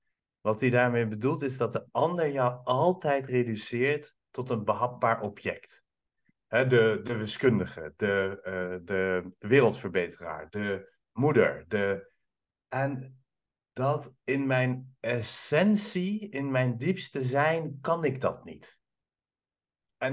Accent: Iran; now in Netherlands; dit is tussen Nederland en Iran in. Voor mij. Maar ja, hartstikke raar om te zeggen: ik voel me Italiaans, want dat ben ik niet. Weet je, ik ben een volbloedig Pers die super kaaskoppig is.

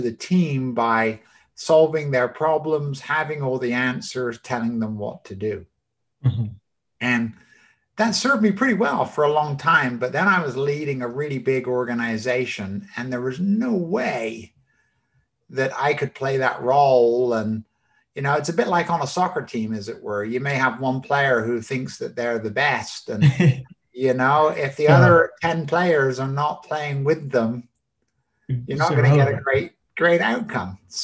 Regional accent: England, United Kingdom; But I grew up in the UK. I grew up in England, which probably also says a lot about my passion for soccer.

